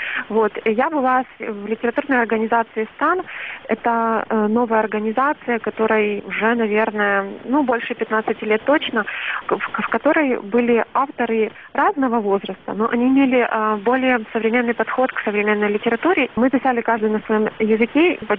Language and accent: Russian; Pervomaisk, Luhansk Oblast, Ukraine; Это классик соцреализма, который происходит из города Первомайска, откуда я родом.